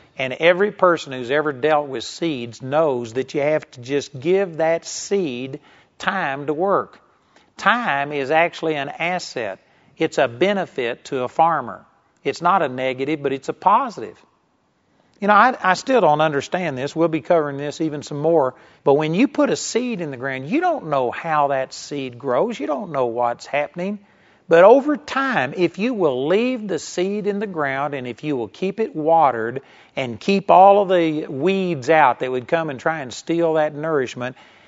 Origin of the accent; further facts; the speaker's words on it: Texas, United States; I was acutely aware that I was a hick from Texas.